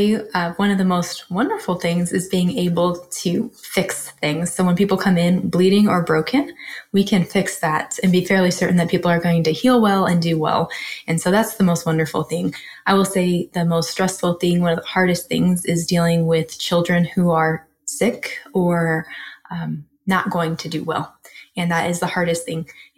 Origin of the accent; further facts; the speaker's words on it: New Mexico, United States; also born or lived in Arizona / New York; I might say I grew up in New Mexico, which is true. I might say I grew up in Arizona, which is true. And I might say I grew up in New York, which is also true.